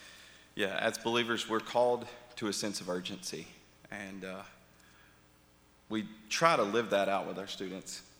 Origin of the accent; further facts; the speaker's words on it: Rome, Georgia, United States; also born or lived in Carrollton; And I grew up in Rome and moved to Carrollton, where I graduated from the University of West Georgia.